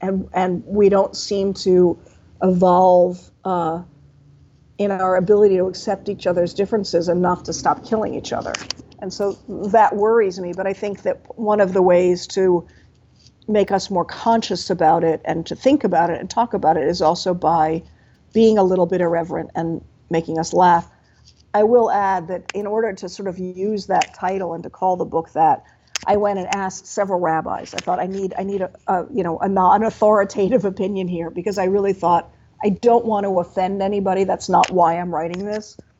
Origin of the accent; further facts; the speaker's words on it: Washington, District of Columbia, United States; And I grew up in Washington, D.C.